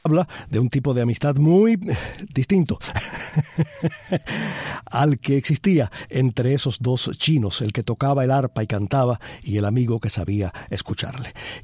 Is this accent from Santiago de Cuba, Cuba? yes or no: yes; Palma Soriano, Santiago de Cuba, Cuba; now in United States; Ya sabe cuánto me alegra saber que tenemos oyentes allí en Palma Soriano, mi pueblo.